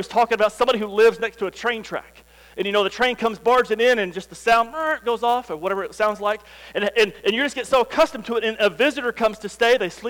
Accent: Denver City, Texas, United States; I grew up in Denver City, and we played football, and that was something that we did.

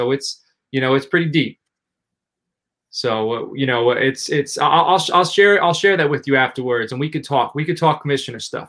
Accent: New York, United States; So am I, man. I'm from New York. I live in New York.

